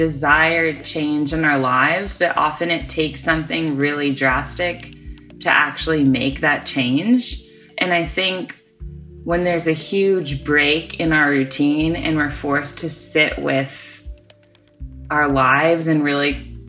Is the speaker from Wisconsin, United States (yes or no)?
no; California, United States; in California my whole life. And when I was writing the memoir, I felt like it was important to be close to my hometown and where everything happened.